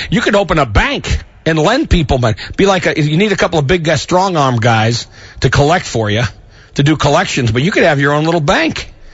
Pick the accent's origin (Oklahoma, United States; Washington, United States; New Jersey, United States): New Jersey, United States; Bradley Beach; I grew up in New Jersey on the beach. It was a great way to grow up, playing in the sand on you know, on the beach of Bradley Beach, which is where I live.